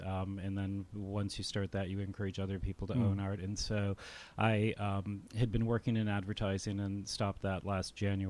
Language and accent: English; Illinois, United States; when I was growing up, I grew up outside of Chicago